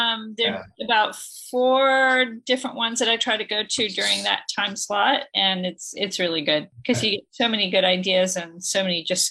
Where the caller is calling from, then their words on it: Atlanta, Georgia, United States; Oh, I'm in Atlanta, Georgia, and there are quite a few Million Cups events that are still online.